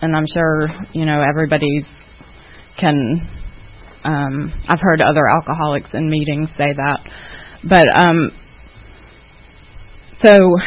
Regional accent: Atlanta, Georgia, United States; I grew up here in Atlanta. In Gwinnett County, and I come from an alcoholic family

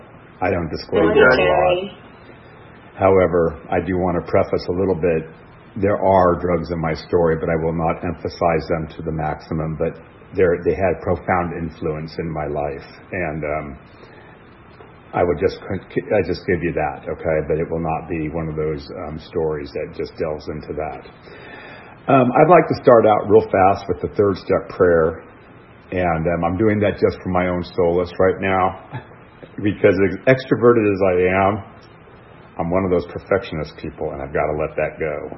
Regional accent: Detroit, Michigan, United States; born there; I was born in Detroit, Michigan in 1963.

